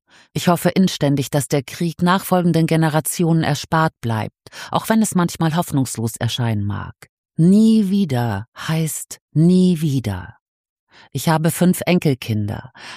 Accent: Essen, North Rhine-Westphalia, Germany; born there; Ich bin Jahrgang 1940, geboren in Essen.

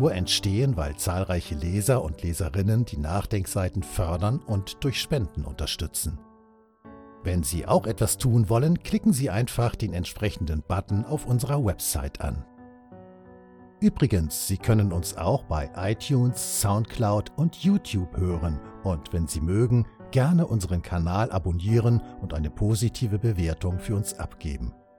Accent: Baden-Württemberg, Germany; für den ich mich als Schwabe schäme.

